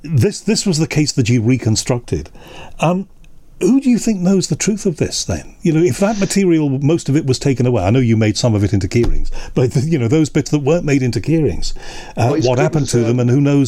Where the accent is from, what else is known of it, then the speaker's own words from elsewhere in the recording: Liverpool, North West England, United Kingdom; You know, I'm from Liverpool. So a lot of my holidays when I was a kid were out to Llangollen and then further out west to places like Aberystwyth